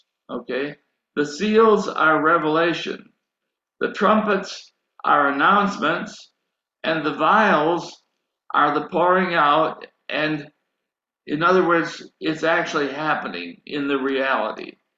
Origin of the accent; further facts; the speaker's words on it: United States; Now, where I grew up here in America, I was right at the edge of where horses were no longer being used in agriculture.